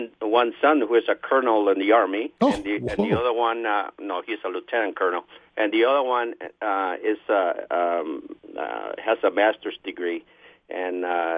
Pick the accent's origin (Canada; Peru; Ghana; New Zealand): Peru; now in United States; I'm from Peru.